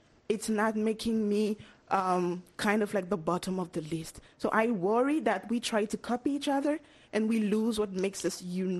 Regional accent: Côte d’Ivoire; English is a second language; I come from Cote d'Ivoire. I am profoundly different from someone from the south of the continent or from the east of the continent.

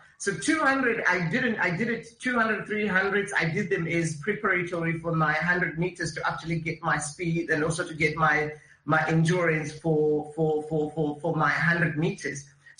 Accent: Bulawayo, Matabeleland, Zimbabwe; also born or lived in Masvingo; because I grew up in Bulawayo. I was born in Bulawayo.

